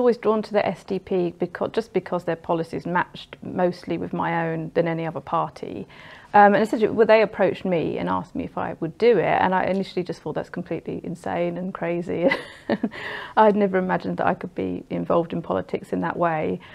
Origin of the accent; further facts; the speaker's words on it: Catford, London, United Kingdom; also born or lived in New Cross / Bromley; So I've grown up always in kind of South London area. So I think I was born in New Cross, and I've always lived sort of in sort of Catford, Lewisham area. I lived in Bromley, and now I live in Alpington. It's just slightly outside of in Bromley area. But all my family have lived in London.